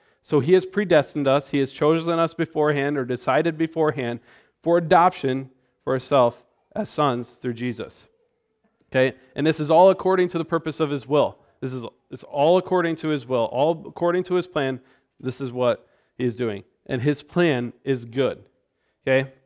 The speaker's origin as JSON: {"language": "English", "region": "Iowa", "country": "United States", "tie": "born or raised there", "said": "back in Iowa, when I grew up in Iowa"}